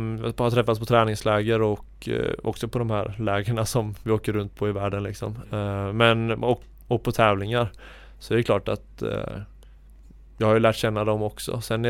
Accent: Sweden; jag känner mig mer kanske hemma i svenska landslaget, i och med att jag är uppväxt i Sverige och pratar svenska. Jag snackar ju så mycket norsk. Den är inte på topp alltså.

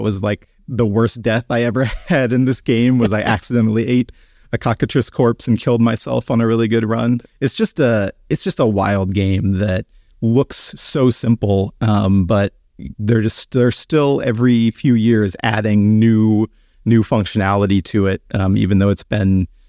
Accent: Georgia, United States; Yeah, I grew up in the South. A lot of my family is in Atlanta, Georgia

